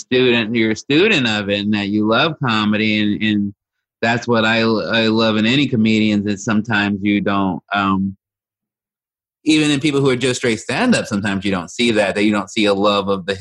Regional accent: Chicago, Illinois, United States; me growing up in Chicago and being a Midwesterner, that thing that wasn't really foreign to me.

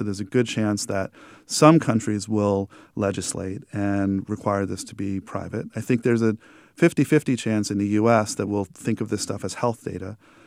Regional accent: New York, United States; but I grew up in New York and I only went to Times Square on occasion because I didn't like the intensity of the place.

